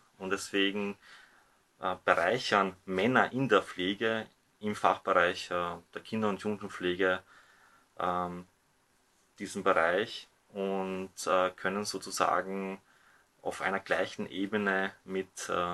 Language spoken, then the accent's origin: German; Bosnia & Herzegovina; now in Vienna, Austria; ursprünglich komme ich aus Bosnien und bin ehemaliger Kriegsflüchtling, der nach Österreich gekommen ist.